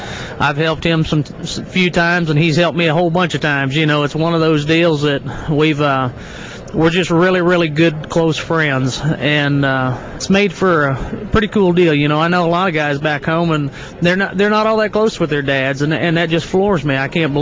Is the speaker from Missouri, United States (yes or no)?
yes; Missouri, United States; I grew up on Lake of the Ozarks around in boat docks.